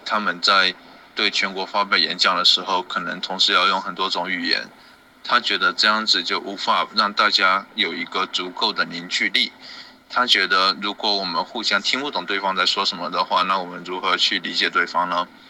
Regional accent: China; 因为我在中国的小城市长大

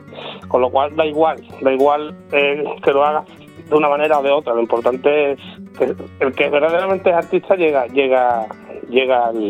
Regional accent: Jerez de la Frontera, Andalusia, Spain; tengo que grabarlo allí, en Jerez, en mi tierra.

